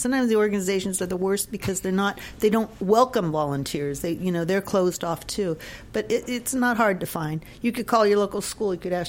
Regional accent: Carson, California, United States; I grew up in Los Angeles and I grew up in Carson. We used to play football on the streets

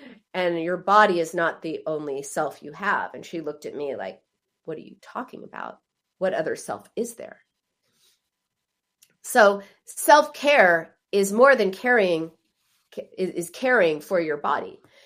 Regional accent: Israel; now in Los Angeles, United States; We come from Israel

